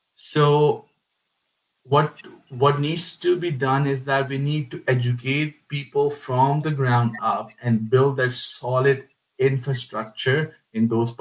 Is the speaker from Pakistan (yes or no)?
yes; Pakistan; moved away as an adult; now in United States; So I am from South Asia as well. I was born and raised in Pakistan. So my initial education till MBA is from there. And then I did my PhD from America.